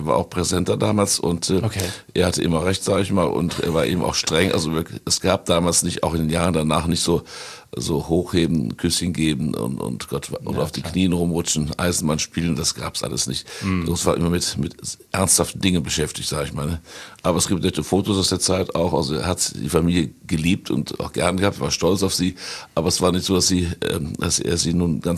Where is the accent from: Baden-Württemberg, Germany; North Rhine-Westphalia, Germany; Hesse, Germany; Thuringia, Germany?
North Rhine-Westphalia, Germany; Cologne; Herr Großvater war der erste deutsche Bundeskanzler und ich bin ja Kölner, er war also auch Kölner Oberbürgermeister